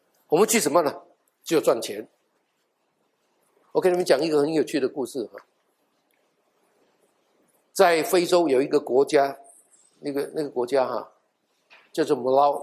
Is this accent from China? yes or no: no; Taiwan; now in United States; 我们从台湾来的啊，我们从台湾来的